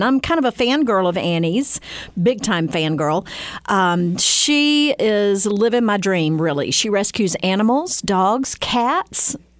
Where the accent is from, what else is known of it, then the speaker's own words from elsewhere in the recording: Mississippi, United States; You know, I'm from Mississippi, too.